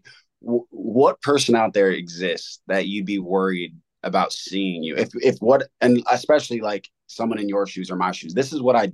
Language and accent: English; Maryland, United States; born there; also born or lived in Rhode Island / South Korea / Virginia / South Carolina; I was born in Maryland and moved to Rhode Island for a few years. My dad was in the Army, so this is why we moved around.